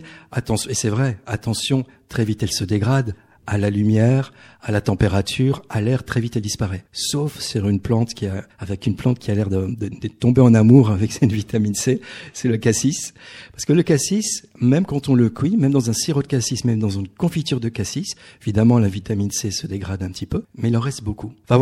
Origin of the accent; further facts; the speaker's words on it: Rendeux, Wallonia, Belgium; tous les Belges sont venus à Rendeux, je viens de Rendeux, enregistrer les instruments